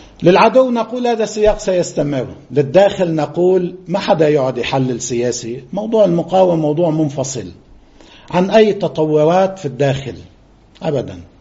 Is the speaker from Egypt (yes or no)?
no; Lebanon; نحن نجزم بأننا كلبنانيين لدى اللبنانيين من العقول والتجارب والخبراء والقدرات البشرية